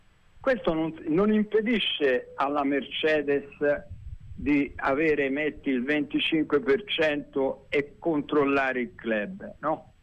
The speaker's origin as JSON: {"language": "Italian", "town": "Florence", "region": "Tuscany", "country": "Italy", "said": "io sono un fiorentino inguaribile"}